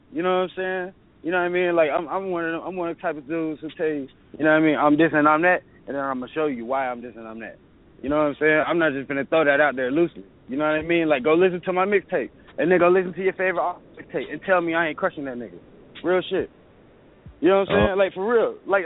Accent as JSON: {"language": "English", "town": "College Park", "country": "United States", "also_born_or_lived": "Bermuda / Duval County", "said": "You know, I'm from College Park, but I lived in Bermuda. I lived in Duval County."}